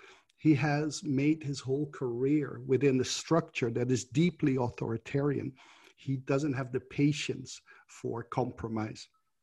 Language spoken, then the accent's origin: English; Netherlands; English is a second language; I'm from the Netherlands